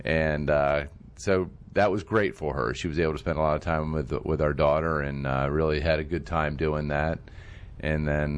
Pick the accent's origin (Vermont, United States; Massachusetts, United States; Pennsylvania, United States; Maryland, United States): Maryland, United States; Potomac; also born or lived in Arkansas; I'm from, I was born in Arkansas, but I've lived here since I was 4 years old. So I've lived in Potomac, Maryland, all my life.